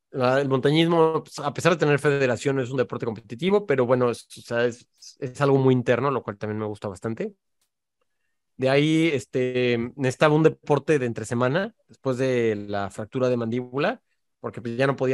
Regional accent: Cancún, Quintana Roo, Mexico; De niño creciendo en Cancún y todo eso, me iba a nadar al arrecife y todo

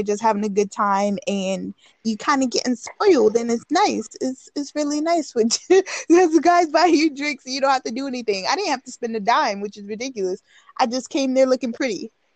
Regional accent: New York, United States; Well, I agree with that because I'm from New York, so we're not solely based on the Southern way of man has to pay for everything because we're a lot of us are independent.

